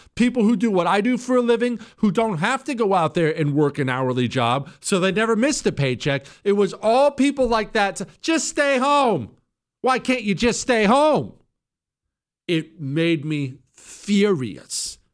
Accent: United States; I'm an American. Now, that translates into this. My background, as you well know, I come from a construction family.

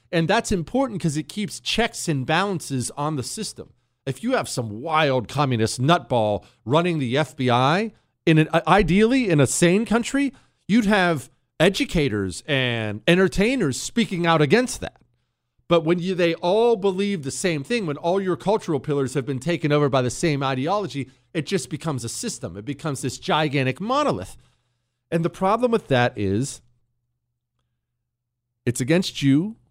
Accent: Ohio, United States; also born or lived in Montana / Washington, D.C. / Arizona; now in Texas, United States; I'm not a New Yorker. I'm from Ohio and Montana, and I lived in D.C. I lived in Arizona. I ran for Congress in Arizona. I live in Texas now.

